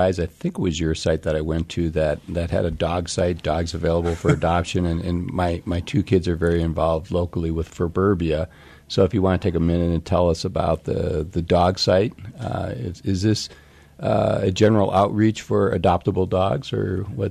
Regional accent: Cleveland, Ohio, United States; Well, as a person growing up in Cleveland, Ohio, I used to read these outside magazine articles

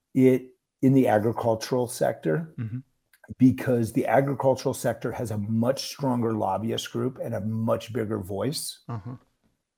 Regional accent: Arizona, United States; Look, I grew up in Arizona. 40 years ago, Barry Goldwater knew how to work with Democrats.

